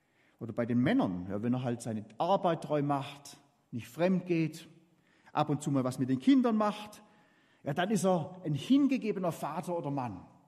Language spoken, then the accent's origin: German; Southern Germany, Germany; das ist oft was ganz anderes, wie das, was wir als Süddeutsche oft drunter verstehen